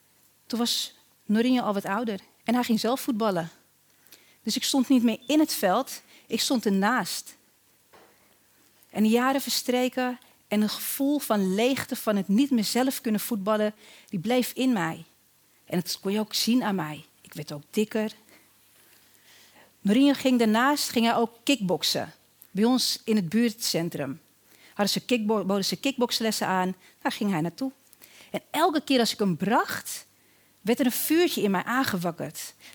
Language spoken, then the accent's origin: Dutch; Weesp, North Holland, Netherlands; Ik groeide op in Weesp, met mijn vader en met mijn moeder. We woonden in een flat op 3 hoog.